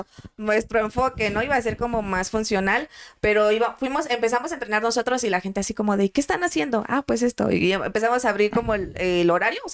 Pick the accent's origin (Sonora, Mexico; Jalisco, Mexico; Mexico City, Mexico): Mexico City, Mexico; Iztapalapa; Nosotros somos de Iztapalapa.